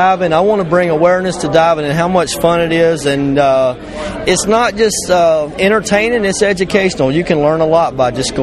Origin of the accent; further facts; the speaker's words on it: Florida, United States; I mean, I'm from Florida. Rich, I'm a native